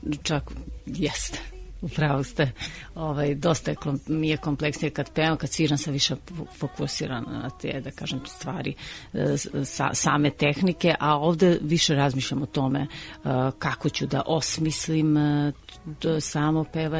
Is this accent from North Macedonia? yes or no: no; Valjevo, Šumadija and Western Serbia, Serbia; pošto sam rođena u Valjevu, te godine su otvorili odsek duvački